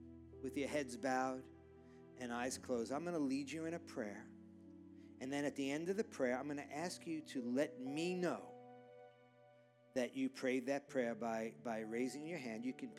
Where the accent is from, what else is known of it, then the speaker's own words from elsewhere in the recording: New York City, New York, United States; I was 22 years old, growing up in New York City, knew nothing about God, nothing about Jesus